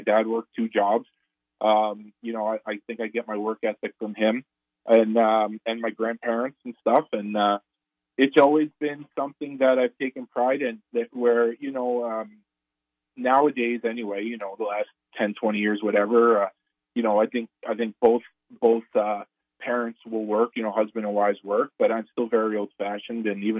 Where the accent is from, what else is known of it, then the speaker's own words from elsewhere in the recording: Queens, New York, United States; I grew up in New York. I was born in 1970, grew up in Queens, went to school, high school, didn't do anything special, got good grades.